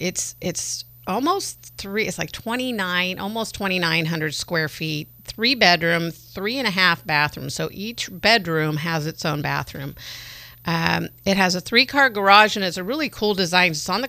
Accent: California, United States; Because I grew up in Marin County, so very similar climate, right down the freeway.

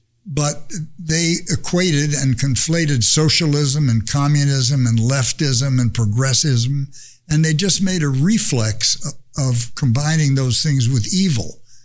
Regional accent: Englewood, New Jersey, United States; also born or lived in Delaware Water Gap, Pennsylvania; Raised in Englewood, New Jersey, and the Delaware Water Gap of Pennsylvania.

